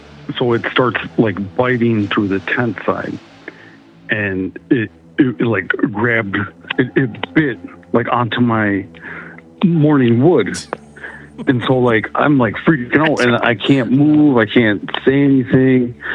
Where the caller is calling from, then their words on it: St. Paul, Minnesota, United States; Calling from St. Paul, Minnesota.